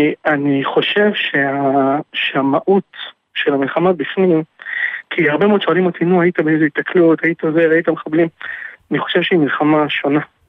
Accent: Ashdod, Southern District, Israel; now in Kiryat Gat, Israel; אני במקור מאשדוד

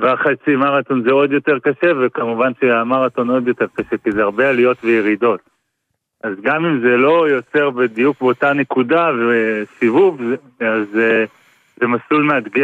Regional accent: Kfar Blum, Northern District, Israel; אני גדלתי בכפר בלום

